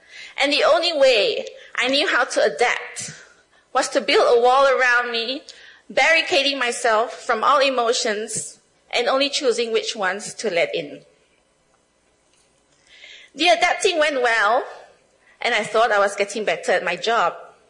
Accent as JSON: {"language": "English", "town": "Kuching", "region": "Sarawak", "country": "Malaysia", "tie": "born or raised there", "said": "I mean, growing up in Kuching, a comfortable city"}